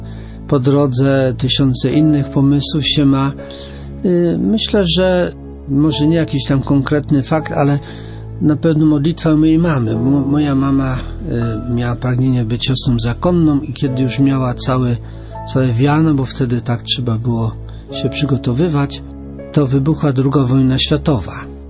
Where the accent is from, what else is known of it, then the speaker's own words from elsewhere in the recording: Inowrocław, Kuyavian-Pomeranian Voivodeship, Poland; Ja pochodzę z Inowrocławia, tutaj niedaleko, jak wiemy. Urodziłem się w Inowrocławiu w 1951 roku.